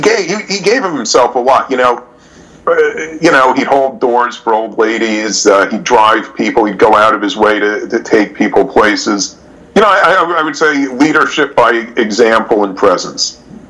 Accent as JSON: {"language": "English", "town": "Brooklyn", "region": "New York", "country": "United States", "tie": "born or raised there", "said": "I grew up in Brooklyn in the 1980s, for God's sakes, but I really tried to reform myself."}